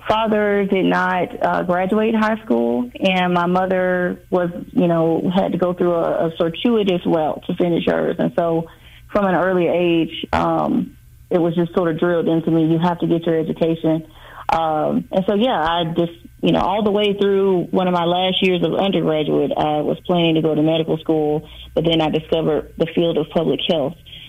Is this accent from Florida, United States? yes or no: yes; Jacksonville, Florida, United States; now in Kansas City, United States; No, actually, I am from Jacksonville, Florida, and I met my husband down in Tallahassee, Florida, during undergrad, who was a native of Kansas City. So we moved here in 2010.